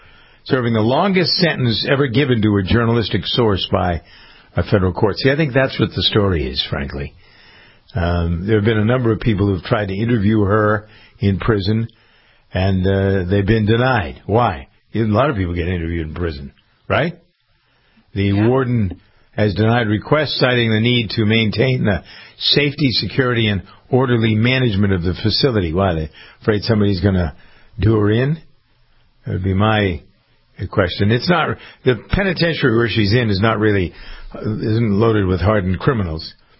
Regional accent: Framingham, Massachusetts, United States; She grew up in Framingham, my hometown.

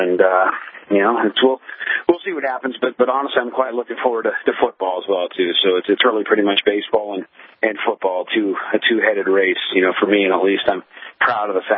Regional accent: Seattle, Washington, United States; now in Los Angeles, United States; Even growing up in Seattle, the Mariners were the only team I never rooted for

